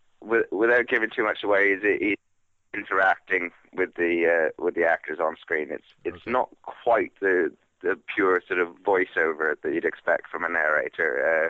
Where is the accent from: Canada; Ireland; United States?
Canada; I was 10 when Colin left, but I grew up in Canada